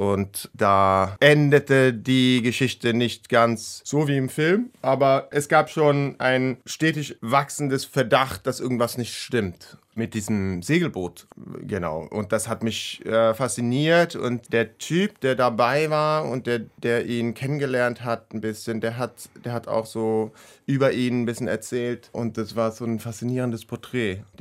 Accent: Sweden; das ist länger her in Schweden, ich komme auch aus Schweden, 15 Jahre her

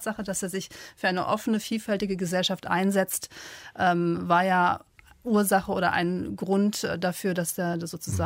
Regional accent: Düsseldorf, North Rhine-Westphalia, Germany; now in Cologne, Germany; ich bin übrigens in Düsseldorf aufgewachsen und bin dann später nach Köln gezogen.

